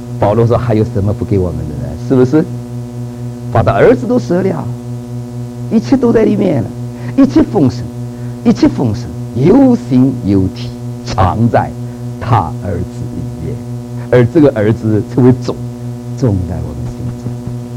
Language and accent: Chinese; China; 是不是这么侮辱我们中国人？